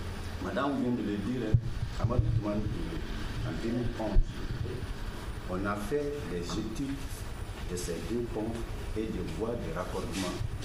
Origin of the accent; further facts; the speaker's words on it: Mali; nous sommes tous des Maliens.